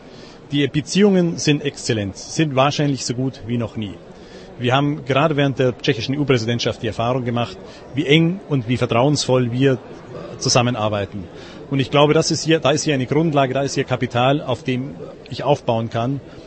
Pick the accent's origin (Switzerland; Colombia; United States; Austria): United States; now in Germany; Wir kommen aus den USA und deshalb gehen meine Kinder auf eine IB-Schule